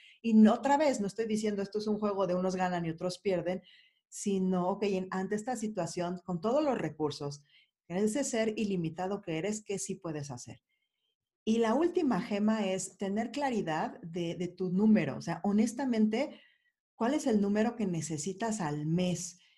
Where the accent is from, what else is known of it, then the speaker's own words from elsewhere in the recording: Mexico; Pues yo soy mexicana y ese no es mi caso.